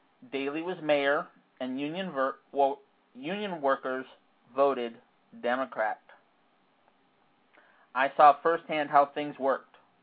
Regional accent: Chicago, Illinois, United States; I was born and raised in Chicago about 2 months later.

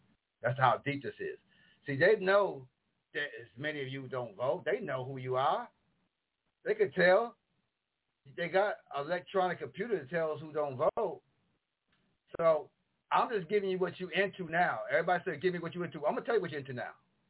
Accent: New York, United States; Because I'm not from here. I'm from New York State.

